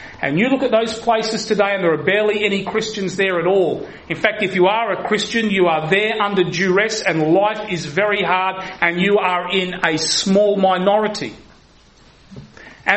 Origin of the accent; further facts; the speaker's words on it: Australia; I'm an Englishman born in the wrong country. It's the land of my parents and all of my relatives. I'm the only Aussie in the family, apart from my own children now.